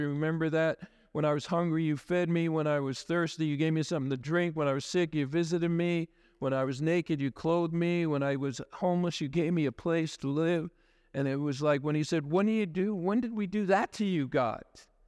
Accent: New York, United States; driving through where I grew up in New York, in Long Island there

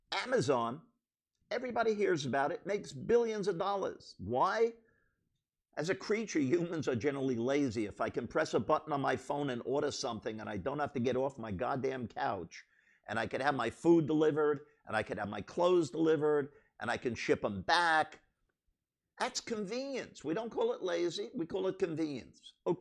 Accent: United States; I'm an American.

